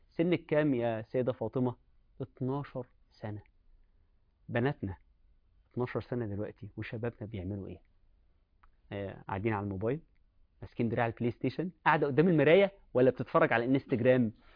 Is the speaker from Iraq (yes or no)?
no; Egypt; والسيدة زينب اللي مدفونة عندنا في مصر هنا يا جماعة